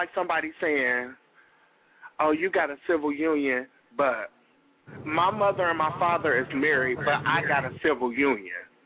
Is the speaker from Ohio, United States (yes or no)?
yes; Ohio, United States; I'm from Ohio.